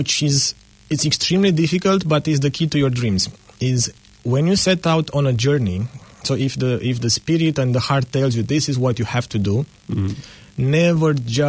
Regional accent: Romania; English is a second language; I grew up in Romania in in the first years after communism

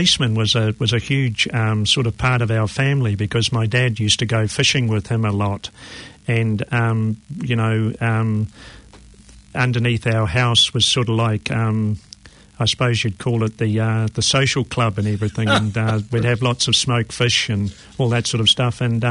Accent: Waiheke Island, Auckland, New Zealand; I grew up on Onitangi Beach on Waiheke Island

